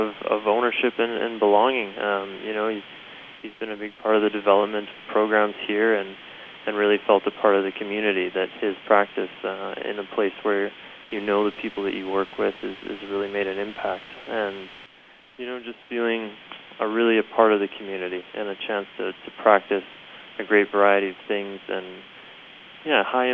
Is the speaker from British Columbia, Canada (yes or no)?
yes; Fort St. John, British Columbia, Canada; I'm from Fort St. John, and I've spent my entire life growing up in the north.